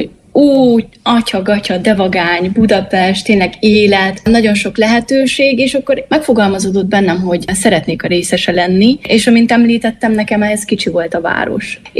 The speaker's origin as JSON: {"language": "Hungarian", "town": "Vlăhița", "region": "Harghita", "country": "Romania", "tie": "born or raised there", "also_born_or_lived": "Odorheiu Secuiesc", "said": "Székelyudvarhelyen születtem, de Szentegyházán nőttem fel, tehát nekem Szentegyháza amúgy a szülővárosom, és ebből a kisvárosból igazából nagy álmokkal indultam, és ehhez volt kicsi a szülővárosom."}